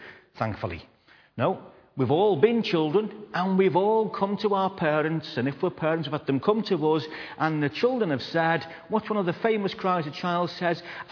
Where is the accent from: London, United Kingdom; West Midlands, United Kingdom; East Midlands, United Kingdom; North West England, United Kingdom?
North West England, United Kingdom; Liverpool; I'm a Scouser amongst Scousers. If you ain't a Scouser, excuse me, but I'm a Scouser amongst Scousers.